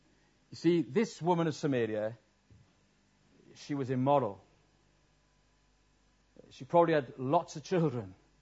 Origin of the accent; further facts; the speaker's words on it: Wales, United Kingdom; I'm a Welshman and did that.